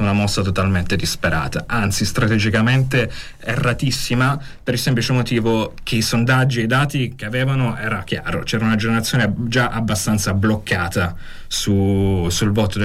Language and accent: Italian; Calabria, Italy; poi io da calabrese ancora di più ne sono orgoglioso